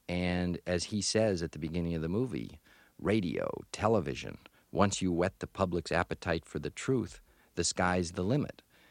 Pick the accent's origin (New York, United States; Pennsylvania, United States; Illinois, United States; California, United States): California, United States; Los Angeles; Yes, I grew up in Los Angeles, as in fact did both my parents.